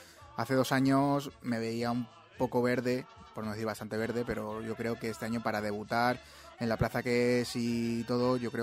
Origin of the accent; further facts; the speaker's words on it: Valencia, Valencian Community, Spain; yo soy de Torrefiel, bueno, era de Torrefiel, he crecido por esa zona.